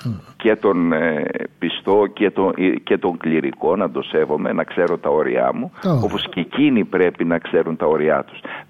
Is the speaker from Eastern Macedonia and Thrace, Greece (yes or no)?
yes; Kavala, Eastern Macedonia and Thrace, Greece; αν και η καταγωγή μου είναι από την Καβάλα, μια διπλανή Μητρόπολη